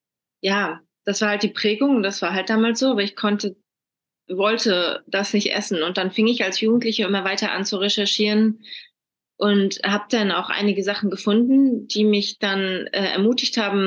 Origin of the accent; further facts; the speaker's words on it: Mecklenburg-Vorpommern, Germany; ich bin aufgewachsen im Restaurant meiner Eltern da in Mecklenburg